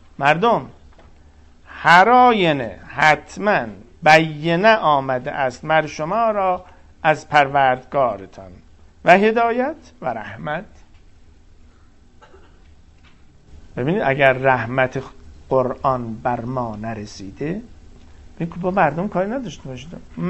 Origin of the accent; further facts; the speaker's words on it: Iran; چرا ما که ایرانی هستیم باید